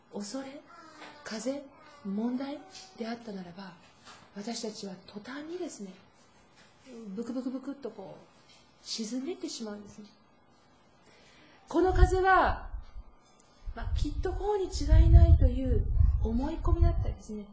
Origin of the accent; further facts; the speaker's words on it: Kanagawa, Japan; 私は神奈川県で生まれ育ちました。